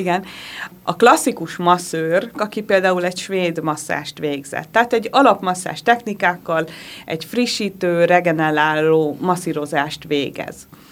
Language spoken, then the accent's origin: Hungarian; Kőszeg, Vas, Hungary; annó Kőszegen, mert én onnan származom